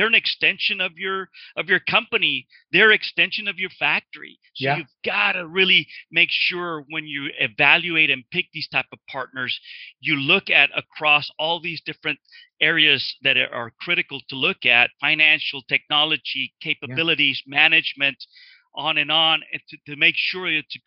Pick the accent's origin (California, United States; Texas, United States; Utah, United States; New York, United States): Texas, United States; So I grew up in Texas, and I kind of went into engineering and manufacturing, and that's really my passion.